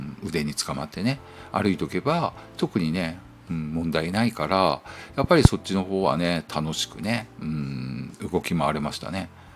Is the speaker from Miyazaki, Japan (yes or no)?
yes; Miyazaki, Japan; 僕ね、宮崎なんで、出身がね